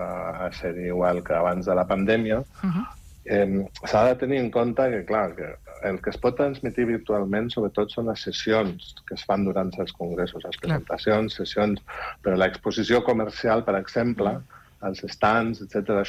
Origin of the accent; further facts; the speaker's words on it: Germany; Catalan is a second language; now in Spain; Soc alemany i ja porto molts anys aquí